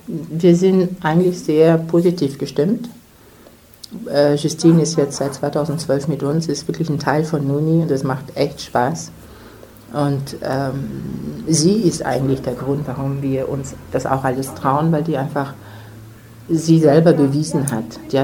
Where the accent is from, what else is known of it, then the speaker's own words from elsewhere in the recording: Cameroon; now in Germany; Wir kommen selber aus Kamerun, weil die Frage kommt immer, warum Benin und nicht Kamerun